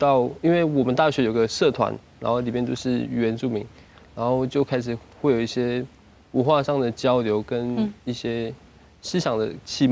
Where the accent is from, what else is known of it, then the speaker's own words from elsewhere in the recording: Taipei, Taiwan; 因为像我在都市长大，那可能会有很多地方会不被认同，或是会融入不进去。我可能在都市，他们会觉得你一看就知道我不是汉人。那我回去。部落回去家乡，他们就觉得啊，你是台北来的